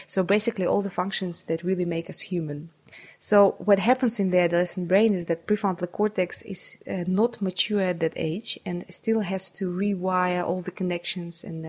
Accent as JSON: {"language": "English", "region": "Saint Petersburg", "country": "Russia", "tie": "born or raised there", "said": "so I have a PhD in neuroscience. I was born and brought up in St. Petersburg. I first went to university in St. Petersburg for 5 years."}